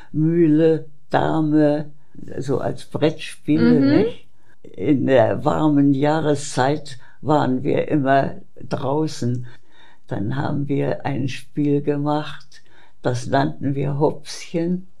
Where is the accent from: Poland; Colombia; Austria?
Poland; Iława, Warmian-Masurian Voivodeship; moved away; also born or lived in West Prussia; Ich bin geboren in Westpreußen und mein Vater wurde dann nach Ostpreußen versetzt und der Ort hieß Deutsch-Eylau. Es ist eine sehr schöne Gegend, dort sehr viel Wald, schöne, herrliche Seen.